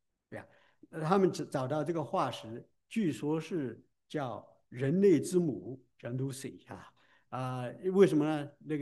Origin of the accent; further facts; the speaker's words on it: China; 因为我们中国人说，哦，我们在北京那边找到北京猿人了